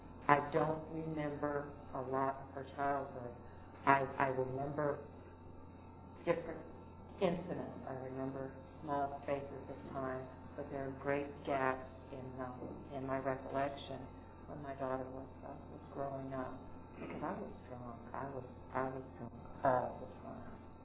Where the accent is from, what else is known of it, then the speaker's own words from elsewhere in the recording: West Coast, United States; I returned to California. I was raised on the West Coast. My people were.